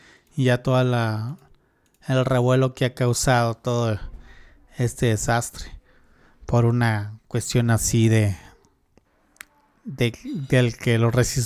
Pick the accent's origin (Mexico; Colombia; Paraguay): Mexico; Tijuana, Baja California; otros que nada más somos de Tijuana